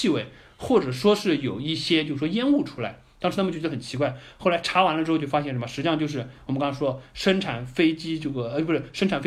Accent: Shanghai, China

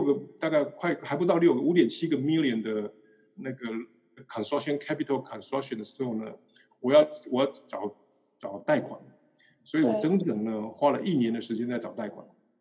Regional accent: China; 出生我们中国人讲出生之犊不畏虎

